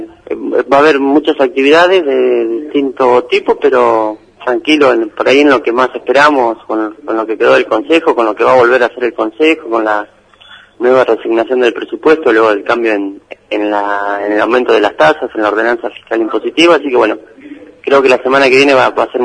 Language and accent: Spanish; Argentina